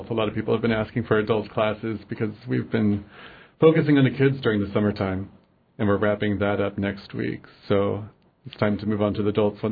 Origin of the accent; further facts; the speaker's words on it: Kodiak, Alaska, United States; I am originally from Kodiak, and I moved here this spring to work at the Canvas